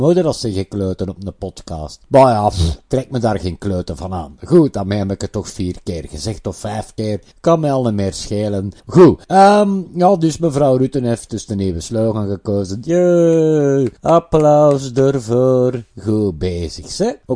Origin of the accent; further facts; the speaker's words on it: Flanders, Belgium; Ja, daar zijn wij Vlamingen goed in.